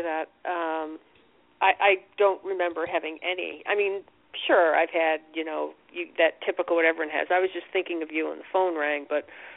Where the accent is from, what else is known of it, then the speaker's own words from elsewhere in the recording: New York, United States; No, I was brought up in New York.